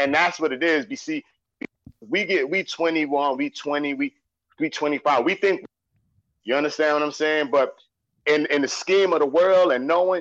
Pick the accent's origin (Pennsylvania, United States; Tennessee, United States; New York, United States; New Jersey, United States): New York, United States; New York City; But I was from the East New York.